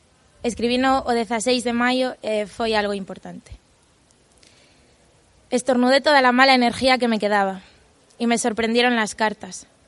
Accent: Galicia, Spain; moved away; inda que os libros estean escritos en galego e eu son galega e todo isto, pero bueno, sí que é certo que cando emigras estamos aí en choque.

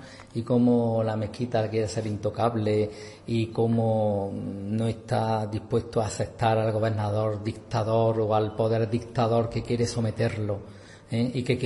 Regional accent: Andalusia, Spain; como andaluza y como andaluza, no nos podemos permitir que nos quiten nuestra memoria

